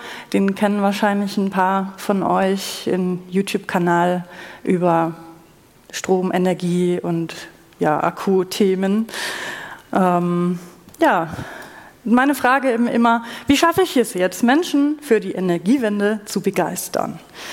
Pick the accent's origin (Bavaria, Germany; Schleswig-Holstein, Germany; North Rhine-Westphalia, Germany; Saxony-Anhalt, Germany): Bavaria, Germany; ich komme aus Bayern, hört man vielleicht nicht, höre ich immer wieder. Und ich komme aus einem Nicht-Akademiker-Haushalt